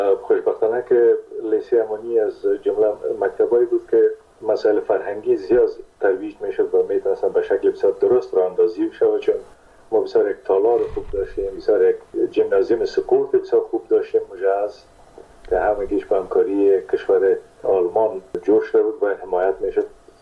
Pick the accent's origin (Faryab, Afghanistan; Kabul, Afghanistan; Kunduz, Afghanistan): Kunduz, Afghanistan; born there; در کندوز در اون زمانی که ما به دنیا آمدم پدرم در اسپینزر کندوز مصروف ایفای وظیفه بوده و در اون زمان البته تا سنای 3 سالگی ما در کندوز بودیم